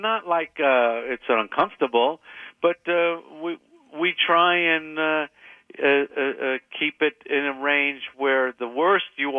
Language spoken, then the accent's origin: English; New York, United States; I took that very personally, and I'm very defensive and proud of being a New Yorker.